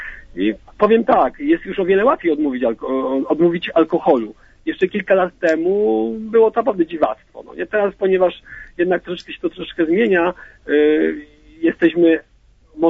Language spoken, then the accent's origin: Polish; Rzeszów, Subcarpathian Voivodeship, Poland; Kłania się … z Mielca, a właściwie z Rzeszowa.